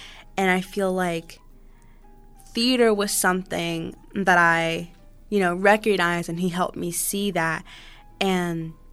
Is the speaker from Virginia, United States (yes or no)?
yes; Virginia, United States; born or raised there